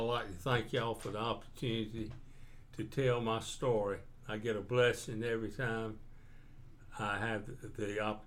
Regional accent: Hobgood, North Carolina, United States; They were all raised up on the farm. I accepted Christ at a very early age. I was raised up in the Baptist Church of Hobgood and raised all my family up there.

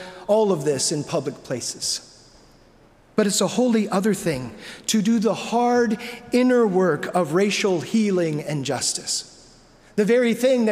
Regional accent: El Paso, Texas, United States; traveled over 600 miles to my hometown of El Paso, Texas

